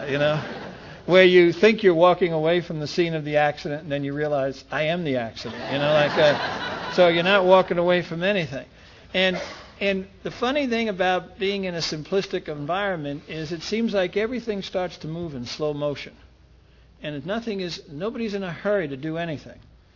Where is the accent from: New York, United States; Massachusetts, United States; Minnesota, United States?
New York, United States; Brooklyn; And I'm from Brooklyn. We do catch and fillet, you know, like a...